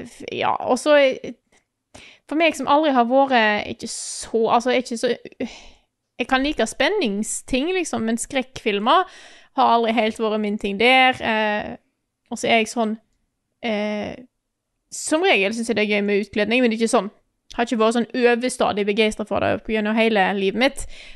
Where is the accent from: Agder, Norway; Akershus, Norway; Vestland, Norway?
Vestland, Norway; Stord; Jeg har ikke bodd hjemme på Stord på 10 år.